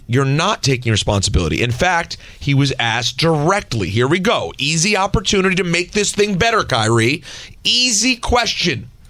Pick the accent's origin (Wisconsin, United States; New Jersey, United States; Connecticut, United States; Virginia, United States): New Jersey, United States; Are you kidding me? I'm from New Jersey.